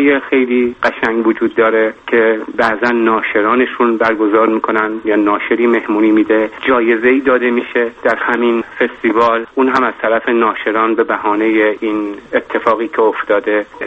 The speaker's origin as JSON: {"language": "Persian", "country": "Iran", "said": "برای من که از ایران میام"}